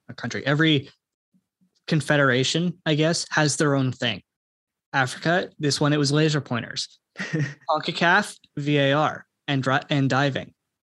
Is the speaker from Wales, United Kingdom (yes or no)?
no; Scotland, United Kingdom; So as much as I would like to see Ukraine win, I'm Scottish, so I want Scotland to win.